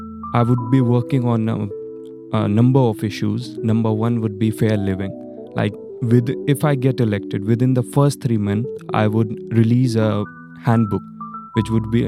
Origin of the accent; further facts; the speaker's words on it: Delhi, India; English is a second language; moved away as an adult; I came from India, I lived in Delhi, and here I'm an international student